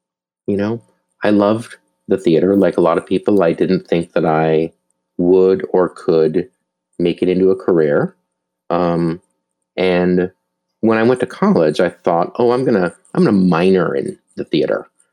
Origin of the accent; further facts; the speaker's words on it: Duluth, Minnesota, United States; But I grew up in Duluth, Minnesota, and it's a big part of my life.